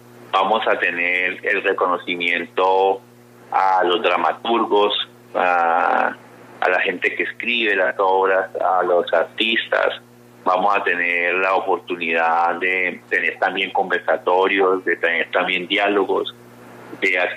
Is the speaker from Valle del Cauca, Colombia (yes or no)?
yes; Cali, Valle del Cauca, Colombia; usted seguramente como caleño tira paso, azota, baldosa, le pega bien a la rumba, porque esa es como una identidad que nos da la música